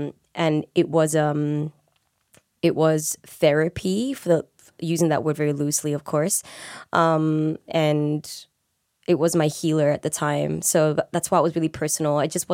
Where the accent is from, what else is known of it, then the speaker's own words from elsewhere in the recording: Malaysia; as a child growing up in Malaysia, as a mixed child to be exact.